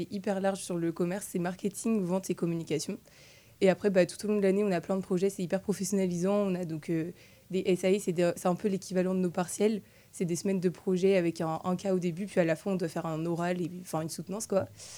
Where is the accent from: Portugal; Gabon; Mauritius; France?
France; Nantes, Pays de la Loire; je suis originaire de Nantes.